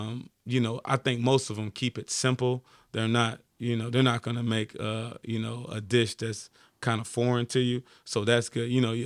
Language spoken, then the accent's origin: English; New York, United States; As growing up in New York, that was, one of the better shows just because it was comedy, but had some real life, you know, events in it too.